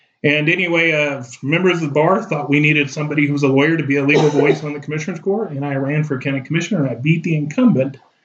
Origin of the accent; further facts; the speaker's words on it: El Paso, Texas, United States; I'm originally from El Paso, Texas. I'm a native Texan.